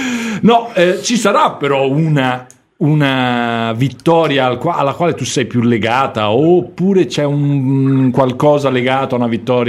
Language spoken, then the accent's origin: Italian; Tuscany, Italy; e io sai che sono toscano, quindi sono anche polemico.